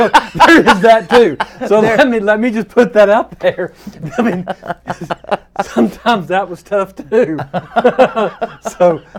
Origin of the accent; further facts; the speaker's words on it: Amarillo, Texas, United States; I grew up in Amarillo and grew up in an a cappella fellowship. So I grew up in the Church of Christ.